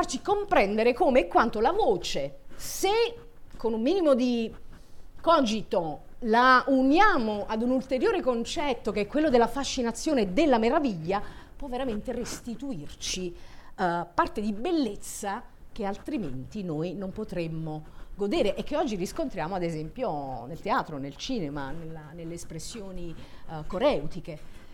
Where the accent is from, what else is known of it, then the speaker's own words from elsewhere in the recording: Bergamo, Lombardy, Italy; born there; se io che sono nata a Bergamo a un certo punto cominciassi a parlare con la mia attitudine di voce naturale con cui sono nata e cresciuta